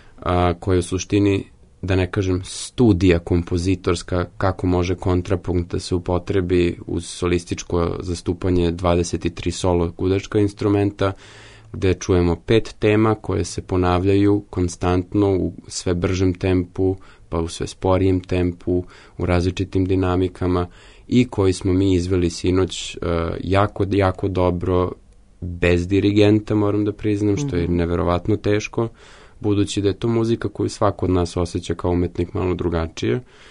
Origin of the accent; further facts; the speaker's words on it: Serbia; ja sam prvi Srbin koji je svirao u tom orkestru, za sada i jedini.